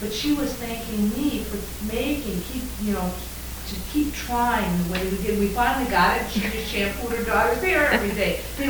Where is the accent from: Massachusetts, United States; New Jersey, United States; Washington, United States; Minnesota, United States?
Minnesota, United States; I'm from Minnesota, mm-hmm. the south central part of Minnesota, Great Strait, south of Minneapolis, St. Paul.